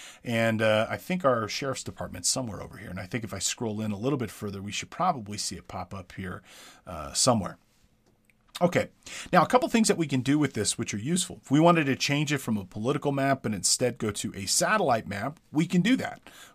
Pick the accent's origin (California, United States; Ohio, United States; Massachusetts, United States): California, United States; Big Bear Lake; I'll show you my hometown of Big Bear Lake, California.